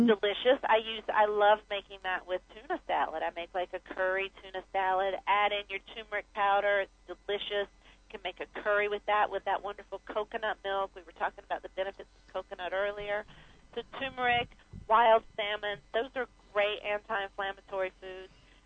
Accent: North Carolina, United States; I never ate them growing up in North Carolina for some reason, we didn't eat them, but it's my favorite.

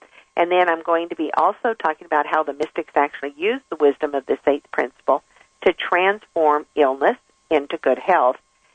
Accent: California, United States; I'm from California, and, honey, if it gets anywhere around 32, we become pitifully whining.

